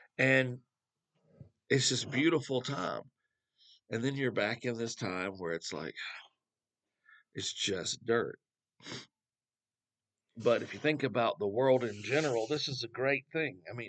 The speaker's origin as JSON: {"language": "English", "region": "the South", "country": "United States", "said": "The first thing I noticed when I got here, because I'm from the South, the first thing I noticed when I got here is that it's not green."}